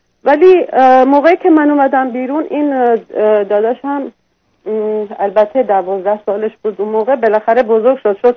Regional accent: Iran; moved away as an adult; now in United States; 24 سال پیش که من از ایران در اومدم بیرون، اومدم خارج، بعد اومدم امریکا،

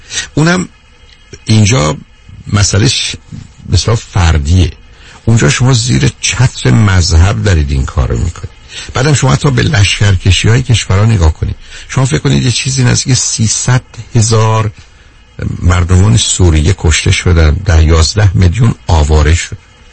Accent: Iran; پس من به عنوان یه ایرانی مدعی هستم

